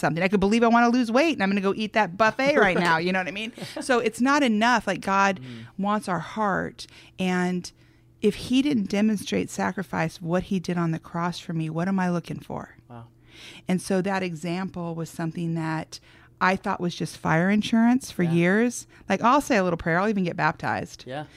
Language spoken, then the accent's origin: English; Malibu, California, United States; And for me, growing up in Malibu, Beverly Hills area, that's sort of what it is.